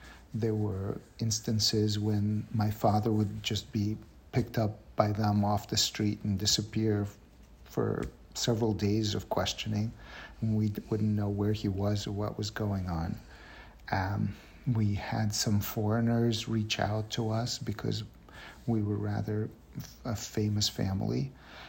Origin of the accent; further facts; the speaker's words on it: Russia; English is a second language; moved away; In some sense, I feel like I got the best of both worlds. Growing up in Russia, my family was fairly well respected.